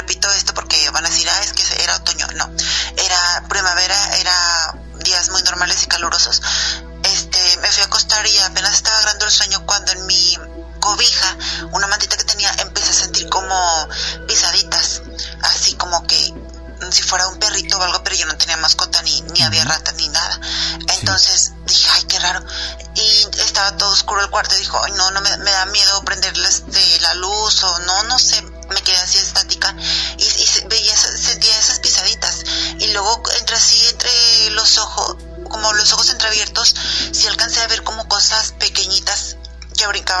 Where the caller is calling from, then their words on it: Suazo, Nuevo León, Mexico; yo soy de aquí de Suazo, Nuevo León, y les mando un saludo y siempre los escucho.